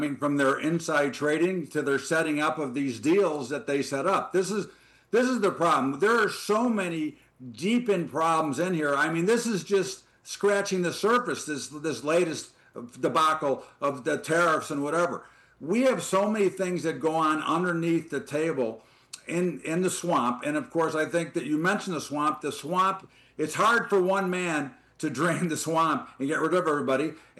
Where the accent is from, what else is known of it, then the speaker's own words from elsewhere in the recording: Chicago, Illinois, United States; And I'm also from Chicago, Scott.